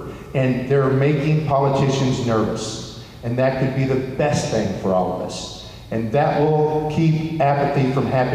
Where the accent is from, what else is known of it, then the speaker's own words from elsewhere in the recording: Louisville, Kentucky, United States; But I was born and raised right here in Louisville, down on Cane Run Road.